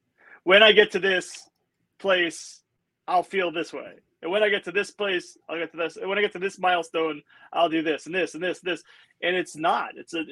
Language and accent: English; New Jersey, United States; also born or lived in Connecticut; I'm from New Jersey, but I went to college in Connecticut. I spent 10 years in Connecticut after college.